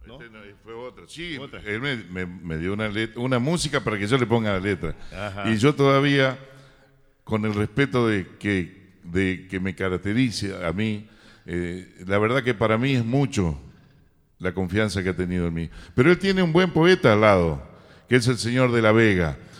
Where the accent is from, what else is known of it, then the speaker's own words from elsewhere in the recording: Entre Ríos, Argentina; como decía mi hermano, venimos de la provincia de Entre Ríos